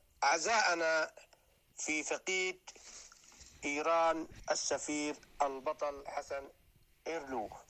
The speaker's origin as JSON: {"language": "Arabic", "country": "Yemen", "said": "في ظل العدوان الغاشم على بلادنا اليمن"}